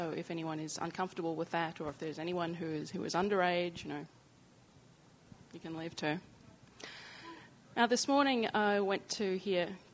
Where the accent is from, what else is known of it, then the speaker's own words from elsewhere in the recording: Australia; I'm Australian.